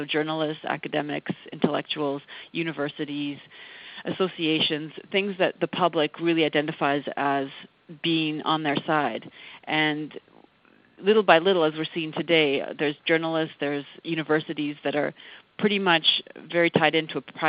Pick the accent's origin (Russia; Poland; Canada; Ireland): Canada; I'm going to focus on Canada because I'm Canadian